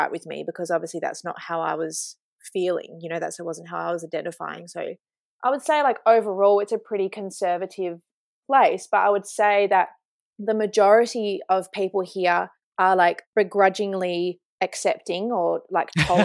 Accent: Kalgoorlie, Western Australia, Australia; I was born in Kalgoorlie Hospital and grew up here and like people knew my family.

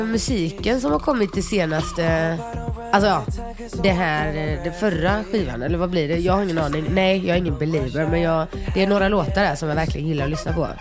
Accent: Gothenburg, Västra Götaland County, Sweden; när jag växte upp i Göteborg, då var man ju 422 Backa Brunnsbo

